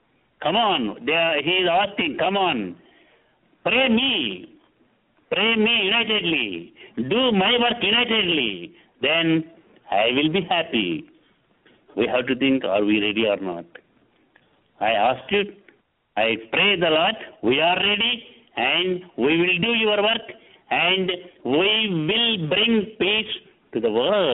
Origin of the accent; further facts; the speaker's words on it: India; First of all, I am a human being. Then I am an Indian, I am a Hindu.